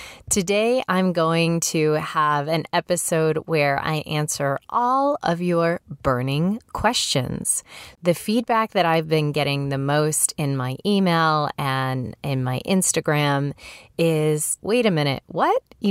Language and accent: English; Chicago, Illinois, United States; also born or lived in Honolulu, United States; I'm from Illinois. Actually, I should back up and say that I was born in Hawaii. My father was stationed in the military there in Honolulu, and I lived there for the first 2.5 years of my life. And then we moved back to Chicago, where my family is from.